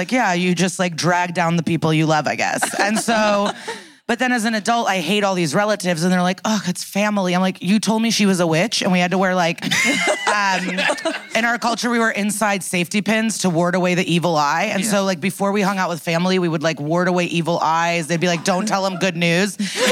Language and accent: English; Skokie, Illinois, United States; I grew up in Skokie, Illinois, a North Shore suburb of Chicago.